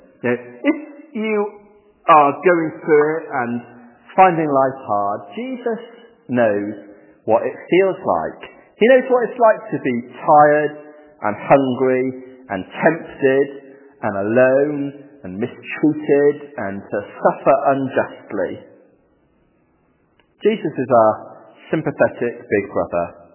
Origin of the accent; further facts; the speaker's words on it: Wales, United Kingdom; Because I'm Welsh, have I mentioned that?